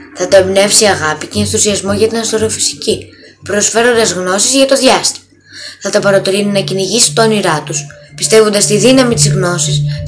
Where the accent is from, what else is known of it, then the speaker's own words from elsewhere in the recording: Chios, North Aegean, Greece; moved away as an adult; now in United States; Γεννήθηκα και μεγάλωσα στη Χίο. Σπούδασα στην Αμερική φυσικός